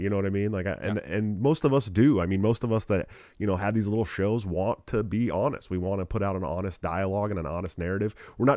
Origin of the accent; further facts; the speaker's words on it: Oakland, California, United States; Now I'm from the Oakland area, right?